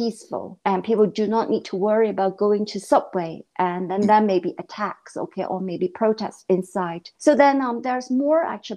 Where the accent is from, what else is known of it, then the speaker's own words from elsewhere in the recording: Hong Kong; English is a second language; even though I'm originally from Hong Kong, but I started very early to study the language, Mandarin